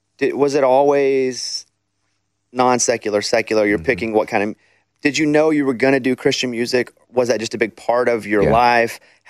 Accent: Arkansas, United States; Because I'm from Arkansas. He's such a big deal, too.

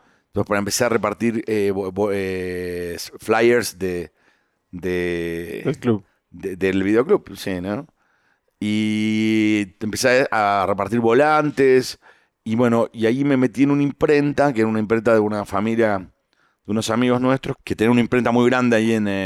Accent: San Isidro, Buenos Aires Province, Argentina; Y yo nací en Buenos Aires. Nosotros vivíamos en San Isidro, que es la provincia de Buenos Aires, que es en las afueras. Yo iba a un colegio católico, donde mi vivía a 4 cuadras del colegio.

